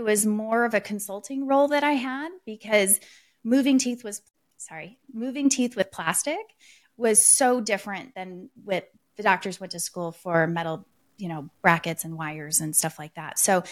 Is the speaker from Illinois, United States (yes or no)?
yes; Chicago, Illinois, United States; also born or lived in California; and I'm originally from Chicago. And when we got married, we moved out to California and started having our kids.